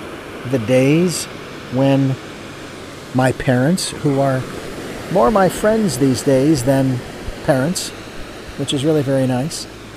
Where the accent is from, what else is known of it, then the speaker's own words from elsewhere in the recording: Phoenix, Arizona, United States; Being born and raised in Phoenix, Arizona. Family of eight, a brother, two older sisters, two younger sisters, two parents, in a three-bedroom, one-bathroom home that could not have been more than 1,000 square feet